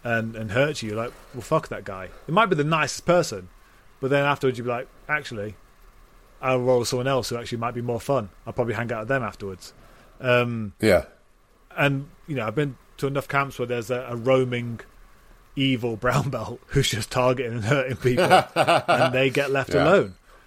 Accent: United Kingdom; British. I'm British. It's how we operate. We've got a monarchy.

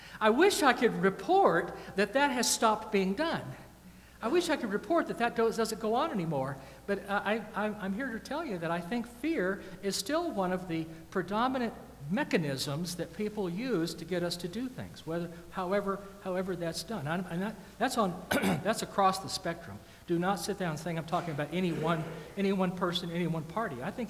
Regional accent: the South, United States; I'm from the South, and a long time ago, we used to refer to the Civil War as the War of Northern Aggression.

